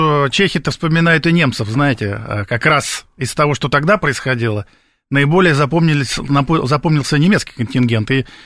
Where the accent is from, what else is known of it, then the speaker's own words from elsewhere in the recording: Rostov Oblast, Russia; Я сам донской казак, поэтому люблю эту историю.